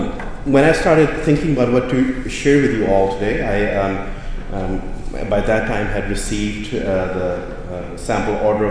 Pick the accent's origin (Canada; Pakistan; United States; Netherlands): Pakistan; I grew up in Pakistan